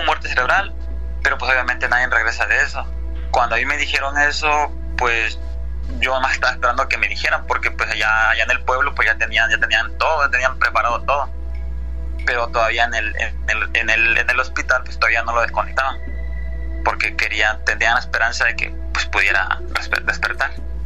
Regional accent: Chiapas, Mexico; moved away as an adult; also born or lived in Mexico City; Yo soy originario de Chiapas. Yo desde niño, pues, vivíamos en un pueblo con varios amigos, ¿no? De morritos, pues, nos criamos juntos. Yo a los 18 años decidí salirme de mi casa y me fui para la Ciudad de México. Ahí viví 5 años.

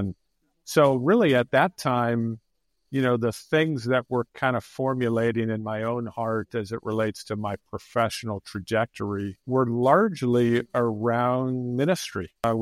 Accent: Mission Viejo, California, United States; So grew up in Mission Viejo, California. My parents actually had moved from Pittsburgh and Buffalo, wanted to find their way out of the snow.

